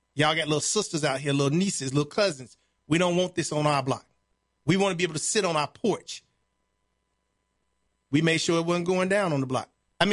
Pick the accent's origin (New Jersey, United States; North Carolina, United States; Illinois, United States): Illinois, United States; Chicago; the block I grew up on in Chicago, it was drugs being sold on every block except for ours.